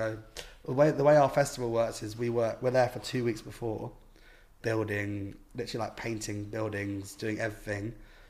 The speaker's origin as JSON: {"language": "English", "town": "Hackney", "region": "London", "country": "United Kingdom", "said": "But being like where like I'm from here, I'm from Hackney."}